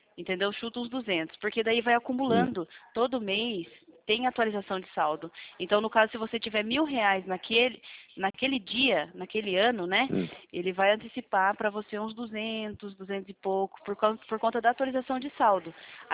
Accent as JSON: {"language": "Portuguese", "town": "Sorocaba", "region": "São Paulo", "country": "Brazil", "said": "É, eu sou de Sorocaba."}